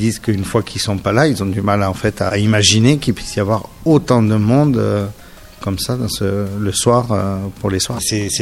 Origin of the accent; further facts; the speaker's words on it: Occitanie, France; Moi, je suis originaire d'Aveyron, Sophie est toulousaine. La route a fait qu'on a terminé ici.